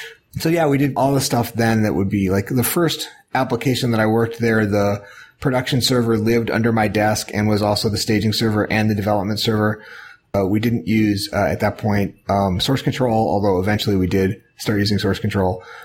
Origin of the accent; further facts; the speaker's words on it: Chicago, Illinois, United States; Yeah, I grew up in Chicago. I grew up in the Chicago suburbs and, I went away for school and, worked, in Boston for a while, but came back about 12 years ago.